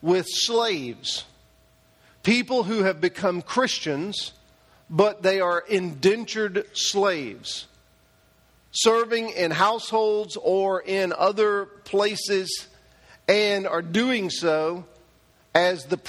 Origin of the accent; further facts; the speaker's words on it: the South, United States; I grew up in the South, and so the Southern influence and prejudice was very much a part